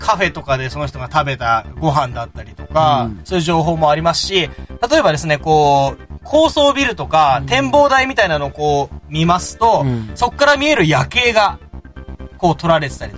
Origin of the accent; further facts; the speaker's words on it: Takayama, Gifu, Japan; で僕の出身地岐阜県高山市なんですけども